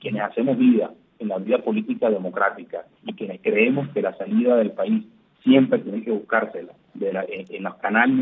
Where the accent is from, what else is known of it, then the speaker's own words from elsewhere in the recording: Venezuela; como venezolanos